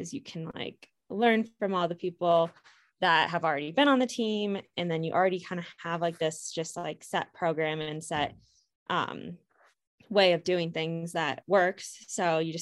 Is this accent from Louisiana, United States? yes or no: no; Iowa, United States; now in Portland, United States; So I am from Iowa and I ran at the University of Missouri, and then about 3-ish years ago, I think almost 4 now, I know, moved out to Portland and joined the Bowerman Track Club.